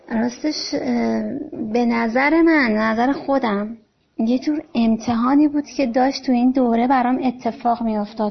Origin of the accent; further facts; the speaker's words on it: Iran; ما ایرانی هستیم